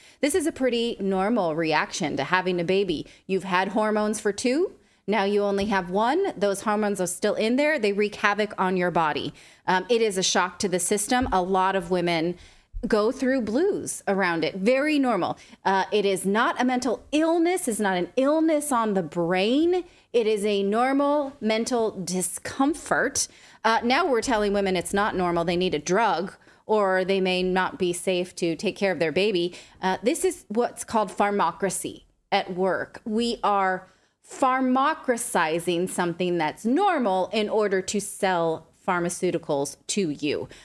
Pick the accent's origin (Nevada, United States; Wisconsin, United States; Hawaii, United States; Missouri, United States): Hawaii, United States; Anyway, my grandma used to get us those for Christmas because we're Hawaiian.